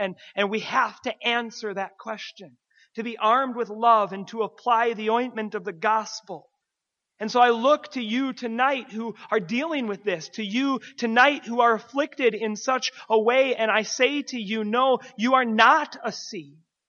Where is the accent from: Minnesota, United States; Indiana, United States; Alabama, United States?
Minnesota, United States; I grew up in Minnesota